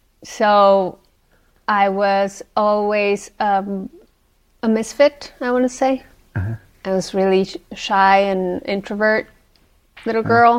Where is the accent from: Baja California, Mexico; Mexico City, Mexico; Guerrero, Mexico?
Baja California, Mexico; Tecate; I'm from Tecate, yeah.